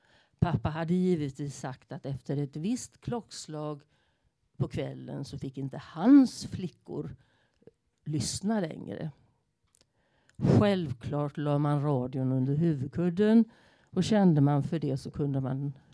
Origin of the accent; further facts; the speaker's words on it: Jönköping, Jönköping County, Sweden; also born or lived in Umeå; now in Lund, Sweden; Jag är född 1954, äldst av fyra syskon. Min födelsestad i Umeå. Skolgången var i Jönköping. Hela mitt vuxna liv har jag bott här i Lund.